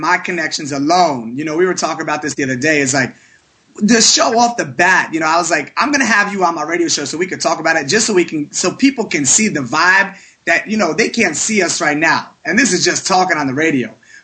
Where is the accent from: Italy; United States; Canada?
Italy; I grew up in Italy mostly, so I wasn't really around for, you know, during my high school years and stuff